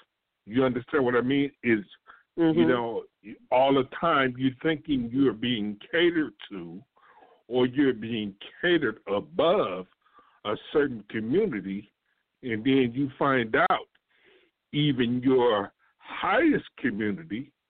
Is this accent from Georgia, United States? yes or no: yes; Atlanta, Georgia, United States; You know, I'm from Atlanta, Georgia. So it's a mixed culture.